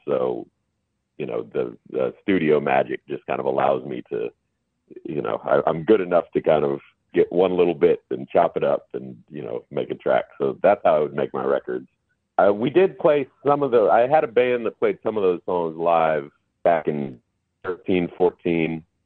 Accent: Salem, Oregon, United States; moved away as an adult; also born or lived in Portland, United States; now in New York, United States; I grew up in Portland. I grew up in Oregon

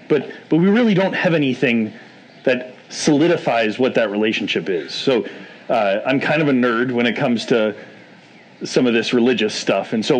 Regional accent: Boston, Massachusetts, United States; accent: Boston; And I grew up in Boston, Massachusetts. And so when Coach Cawthorn would yell at you, it would be the only time you'd slip into a Boston accent.

